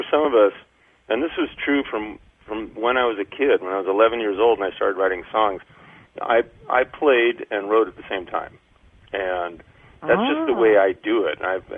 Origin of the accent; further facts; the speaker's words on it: Mill Valley, California, United States; Well, I'm from just north of San Francisco, Marin County, Mill Valley, California. And, boy, I started playing when I was a kid.